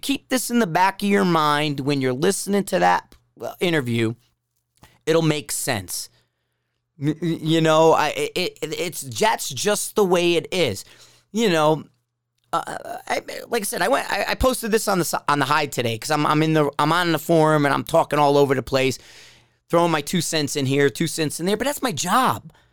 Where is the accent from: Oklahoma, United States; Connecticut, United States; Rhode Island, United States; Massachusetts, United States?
Connecticut, United States; Bridgeport; And, you know, P.T. Barnum, man, I'm from Bridgeport, okay?